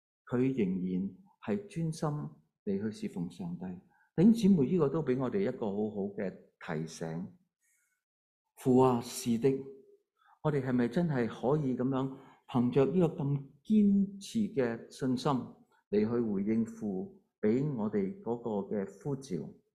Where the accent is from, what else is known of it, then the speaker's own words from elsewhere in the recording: China; 在这个的我们中国人成日都父母闹子女的时候呢有一句这样的说话